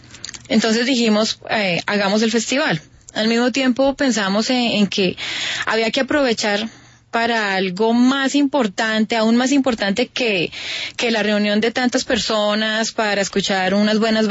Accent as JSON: {"language": "Spanish", "town": "Tocancipá", "region": "Cundinamarca", "country": "Colombia", "said": "porque nosotros somos de Tocancipá, Cundinamarca, y pues nuestra zona de influencia es la sabana."}